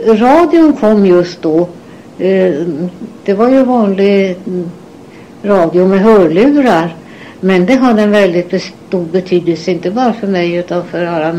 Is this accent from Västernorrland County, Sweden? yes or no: no; Normlösa, Östergötland, Sweden; born there; Jag är född den 17 mars 1915 och jag är född i en socken som heter Normlös. Han är i Östergötland, ungefär en mil från Skänninge.